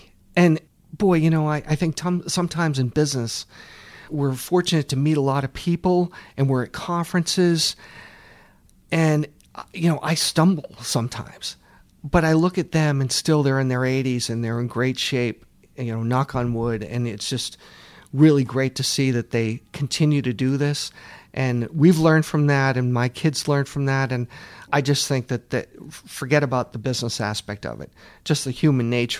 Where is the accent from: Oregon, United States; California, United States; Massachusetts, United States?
Massachusetts, United States; Boston; So I think I mentioned I grew up in the Boston area, and most people in Boston have had some pain over the years.